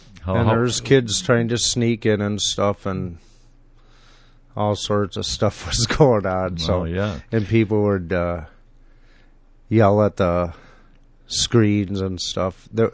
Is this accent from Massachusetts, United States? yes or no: no; Minneapolis, Minnesota, United States; I'm from Minneapolis.